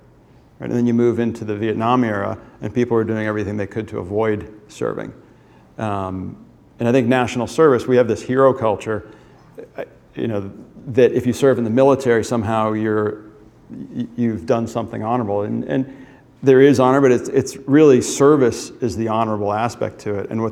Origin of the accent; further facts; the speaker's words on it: Boston, Massachusetts, United States; I grew up in the Boston area and not a very diverse community here.